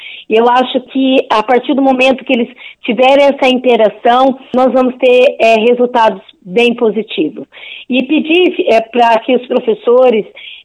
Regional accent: Bandeirantes, Paraná, Brazil; eu tenho acompanhado e visto, sou daqui de Bandeirantes

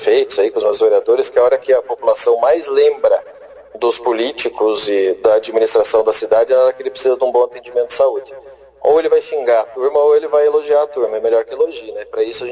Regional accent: Paraná, Brazil; Eu, como sou do Norte Pioneiro, moro na região

